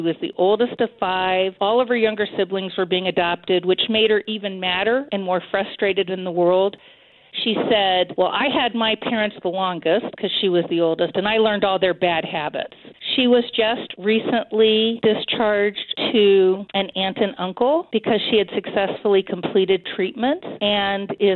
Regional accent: Denver, Colorado, United States; I grew up in Southeast Denver about 20 minutes away, and my parents were very philanthropic.

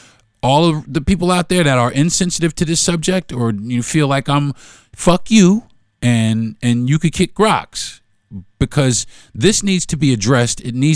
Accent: United States; born there; I was born here in America. I'm American.

